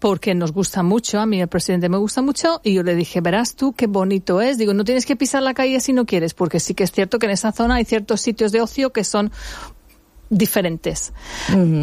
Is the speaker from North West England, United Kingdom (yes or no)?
no; Birmingham, West Midlands, United Kingdom; accent: Brummy; Spanish is a second language; Se nos dice Brummy y nuestro acento es un Brummy accent. Es bastante difícil de entender.